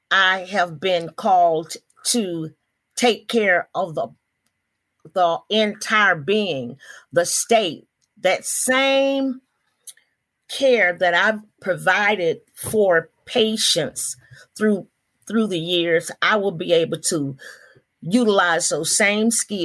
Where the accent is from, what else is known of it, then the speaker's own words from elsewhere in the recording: Atmore, Alabama, United States; I'm originally from Atmore, Alabama. I grew up in Atmore.